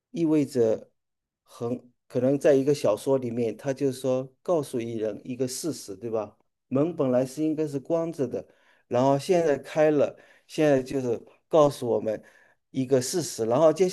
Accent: China; 跟我作为中国人理解的那个道是不一样的一个东西啊

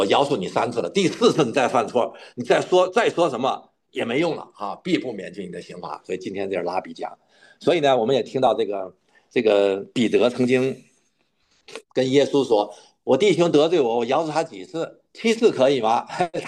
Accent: Guangdong, China; 就像我们今天我们广东人说八

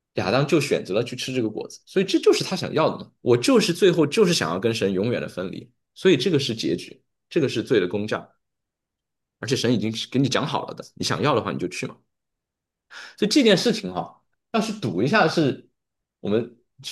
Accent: China; 我们中国人不讲死啊，或者不喜欢说死的这个事情，因为觉得很不吉利

